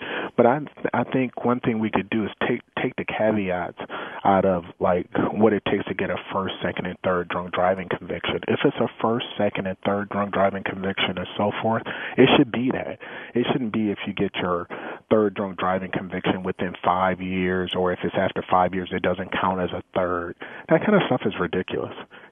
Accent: Milwaukee, Wisconsin, United States; we live in a culture, especially here in Milwaukee, where, you know, we grew up on Pabst and Miller and a lot of these Schlitz

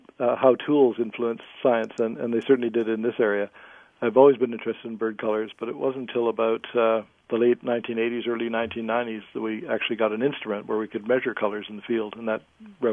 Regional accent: Toronto, Ontario, Canada; where I grew up in Toronto, there was a group called the Toronto Junior Field Naturalists

